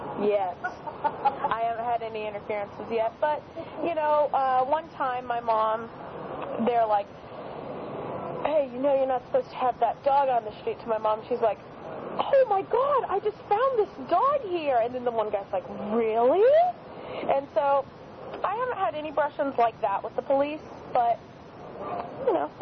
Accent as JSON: {"language": "English", "town": "Salinas", "region": "California", "country": "United States", "lives_now": "Santa Cruz, United States", "said": "Yeah, I'm a newcomer to Santa Cruz. Originally, I'm from Salinas."}